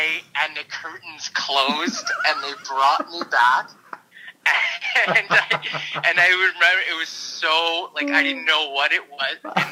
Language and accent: English; Toronto, Ontario, Canada; Like the first like duplex that I was born into was on High Park.